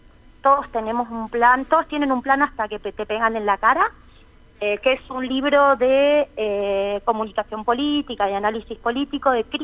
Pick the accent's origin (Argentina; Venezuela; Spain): Argentina; San Juan; born there; Yo nací en San Juan.